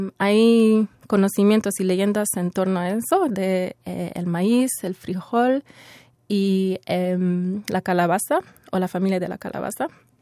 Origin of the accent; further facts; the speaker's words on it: Montreal, Quebec, Canada; creciendo acá en Montreal, en la ciudad